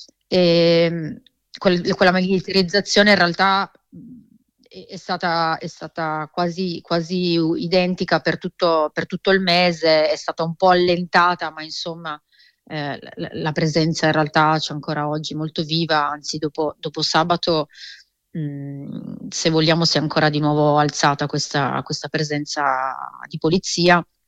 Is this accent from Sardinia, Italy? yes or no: no; Turin, Piedmont, Italy; sono anche torinese